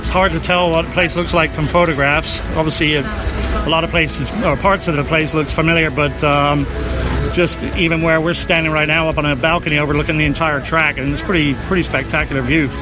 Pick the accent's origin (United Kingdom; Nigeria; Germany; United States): United Kingdom; Exeter, South West England; Well, I grew up in Exeter and started going to Speedway in the 70s.